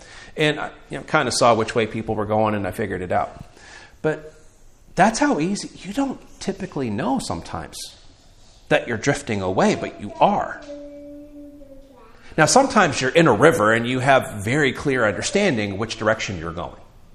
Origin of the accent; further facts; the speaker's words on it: Florida, United States; Now, I grew up in Florida, and I used to surf a lot.